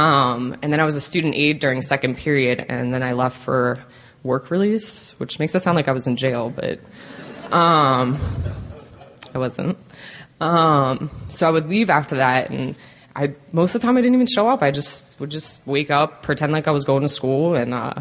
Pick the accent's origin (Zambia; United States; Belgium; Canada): United States; Maryland; So, I'm from Maryland. If you know where Maryland people are sitting, they're right here.